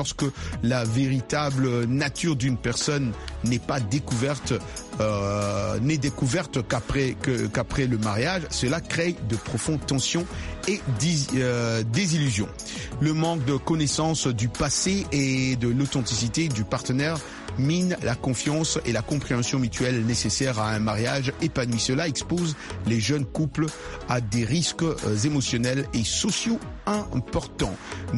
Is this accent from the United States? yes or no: yes; United States; Moi je suis américain, mais je suis attaché à mes traditions africaines.